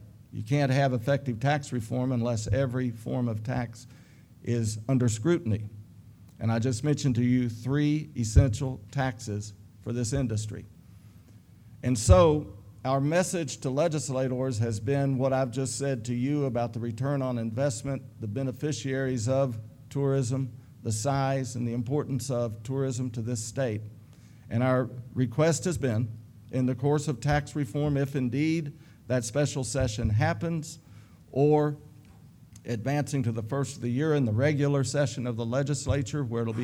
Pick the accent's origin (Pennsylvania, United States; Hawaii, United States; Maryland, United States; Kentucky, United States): Kentucky, United States; Lebanon; I grew up in Lebanon in Marion County, so lived here all my life, went to Center College, never have left the state.